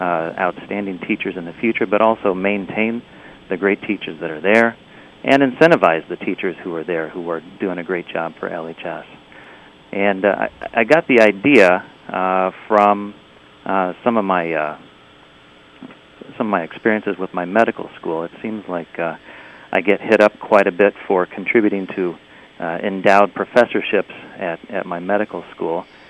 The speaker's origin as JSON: {"language": "English", "town": "Litchfield", "region": "Connecticut", "country": "United States", "tie": "born or raised there", "said": "And I wanted to do something to support my hometown and support students in Litchfield by supporting the teachers"}